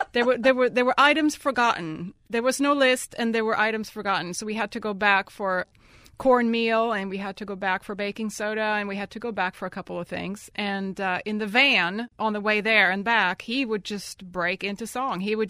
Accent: Stockholm County, Sweden; now in New Orleans, United States; I grew up in Sweden, in both the Stockholm area and northern Sweden, close to the Arctic Circle, which is quite the different climate from New Orleans. And then I went to college both in Stockholm and in France. I lived in France for 3 years.

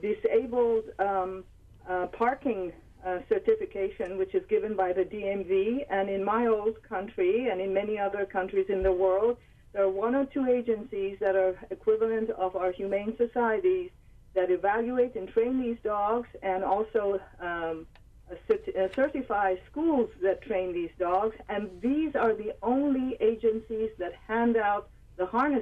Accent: Switzerland; I was born and raised in Switzerland. I'm an American citizen

